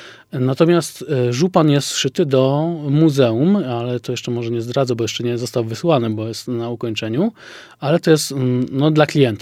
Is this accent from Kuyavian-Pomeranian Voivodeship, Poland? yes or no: no; Lesser Poland, Poland; ja pochodzę z Sądecczyzny i tam są górale nadpopraccy, czyli tam z terenów Piwnicznej oraz Rytra.